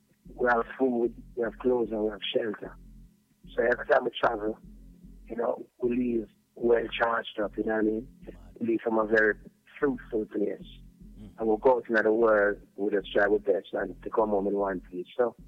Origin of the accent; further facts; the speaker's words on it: Saint Thomas, Jamaica; Well, I mean, I'm Jamaican, you know.